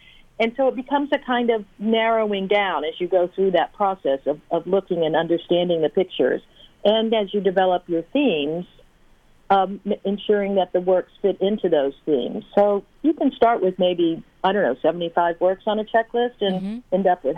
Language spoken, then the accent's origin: English; Texas, United States; No, I'm not. I'm originally a Texan.